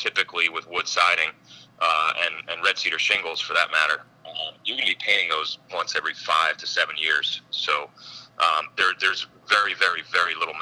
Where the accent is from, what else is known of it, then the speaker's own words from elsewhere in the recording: Northeast, United States; Well, if we go back a little bit, I'm actually from the Northeast